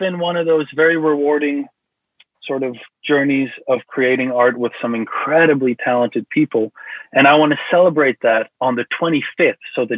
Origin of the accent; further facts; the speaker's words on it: South Africa; I'm originally from South Africa.